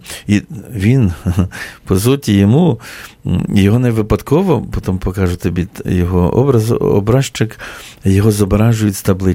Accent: Podillia, Ukraine; ми подоляни, ми з Поділля, чи вінничани називаємося

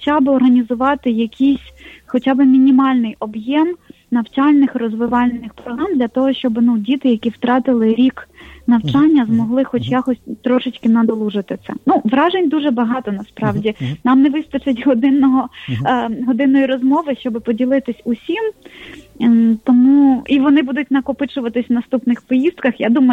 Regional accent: Nova Kakhovka, Kherson Oblast, Ukraine; В моєму рідному місті, в Новій Каховці, більшість населення виїхали

